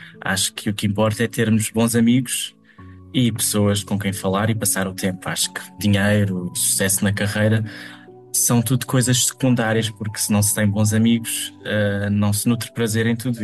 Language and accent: Portuguese; Elvas, Alentejo, Portugal; now in Lisbon, Portugal; eu sou de Elvas, em Porto Alegre, no Alentejo, e agora estou em Lisboa a estudar o curso de Ciência Política e Relações Internacionais.